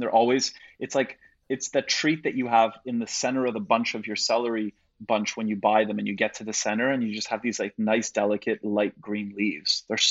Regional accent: Canada; I'm Canadian and we have Thanksgiving in Canada, but it's a month earlier

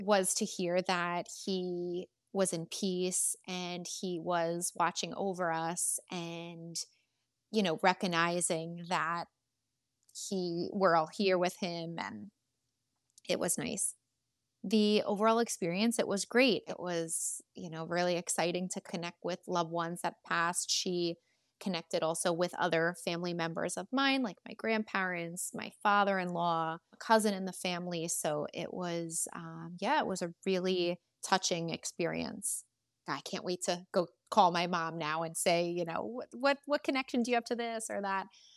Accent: Ocean Township, New Jersey, United States; I'm from Ocean Township, New Jersey.

